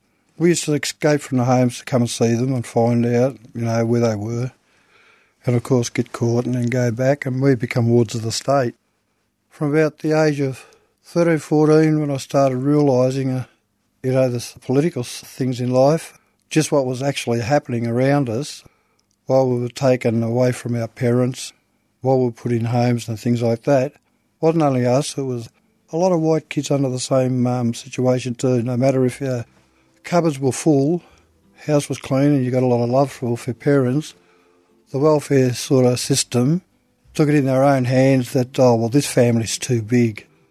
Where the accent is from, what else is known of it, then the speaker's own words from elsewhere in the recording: Lake Condah Mission, Victoria, Australia; Gunich Mara, and on my mother's side, Bowandidge, Nutanjari, Pijinjada … I'm originally from Lake Conda Mission.